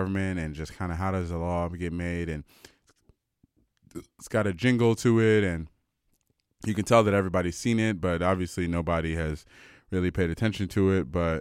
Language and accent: English; United States; me as an American trying to put together like, what does it all mean for me, and what does it mean for, you know, for Canada?